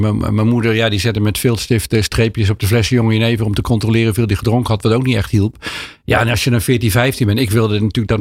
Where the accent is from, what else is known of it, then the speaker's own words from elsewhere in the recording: Apeldoorn, Gelderland, Netherlands; In Apeldoorn.